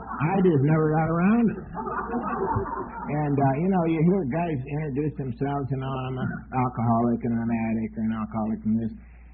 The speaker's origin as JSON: {"language": "English", "town": "Palmdale", "region": "California", "country": "United States", "said": "I'm from Palmdale. It's a little desert town about 60 miles north of Los Angeles, and a big meeting for us there is about 12 people, you know."}